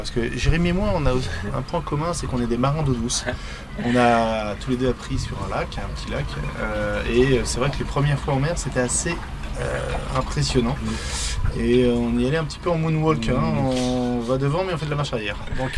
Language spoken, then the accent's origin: French; Le Havre, Normandy, France; Donc c'est un petit peu de sens chez nous, au Havre.